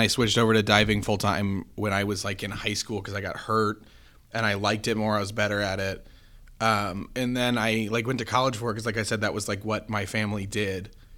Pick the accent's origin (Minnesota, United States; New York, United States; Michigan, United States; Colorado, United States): Colorado, United States; also born or lived in Iowa; But I'm from Colorado.